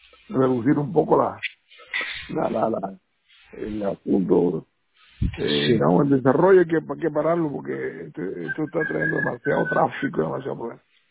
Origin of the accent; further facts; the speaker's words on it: Cuba; Yo soy cubano.